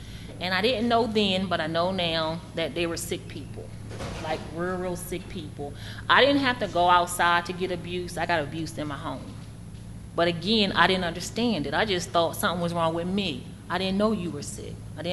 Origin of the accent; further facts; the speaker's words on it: Wilmington, Delaware, United States; I came from Wilmington, Delaware. My mom and my dad were not married.